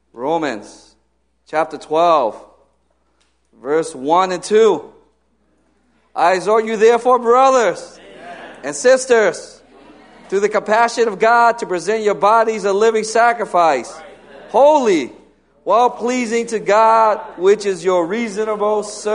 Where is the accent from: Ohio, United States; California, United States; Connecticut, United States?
Connecticut, United States; New Britain; He did not make a mistake that I grew up in New Britain, Connecticut. It's actually pronounced New Britain with a T, but you grew up there, you don't pronounce the T.